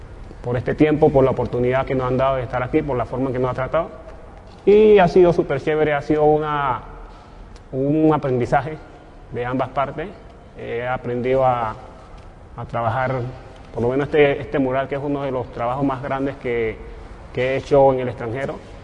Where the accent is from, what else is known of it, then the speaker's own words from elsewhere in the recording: Portobelo, Colón, Panama; Soy nativo del corregimiento de Portobelo, distrito de Portobelo, en la costa arriba de la provincia de Colón, en la República de Panamá.